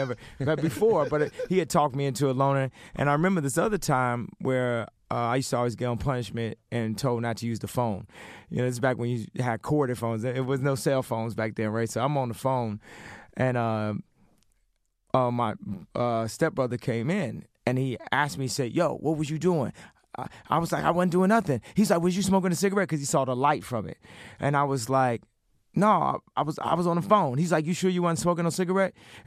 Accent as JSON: {"language": "English", "town": "Chicago", "region": "Illinois", "country": "United States", "said": "Yeah, I already loved that style of music, and I think it related more to me because I was from Chicago."}